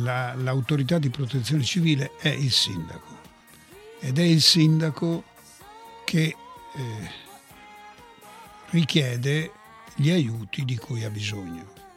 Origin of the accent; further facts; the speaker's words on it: Arezzo, Tuscany, Italy; also born or lived in Pescara; Io sono nato a Pescara, dove sono stato 40 giorni, perché mio babbo lavorava con le assicurazioni, non posso dire il nome, e venne qui a Arezzo nel 27